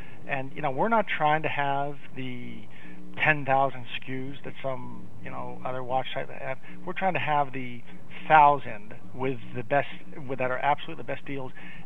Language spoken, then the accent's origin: English; New England, United States; And I grew up in New England, so I think I was just raised to think of L.L. Bean as the most perfectly executing company